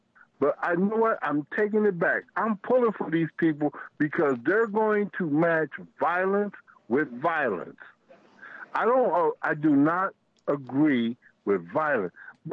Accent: United States; I am American first. I'm a Democrat second.

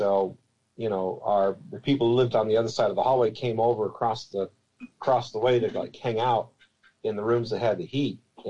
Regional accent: Iowa, United States; So, and I saw that my home state, my former home state, got a lot of snow, Iowa.

